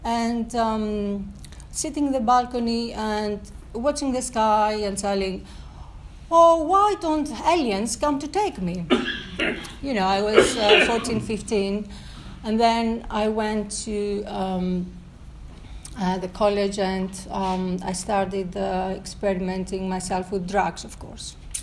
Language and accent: English; Greece; And I was brought up in Greece, and in a suburban area, in a town, in a city.